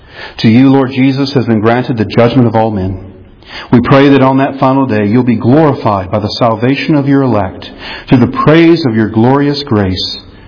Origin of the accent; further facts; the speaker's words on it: Powder Springs, Georgia, United States; Father, I want to end by praying for my hometown, the place where I grew up, and where I still have the privilege of living, Powder Springs.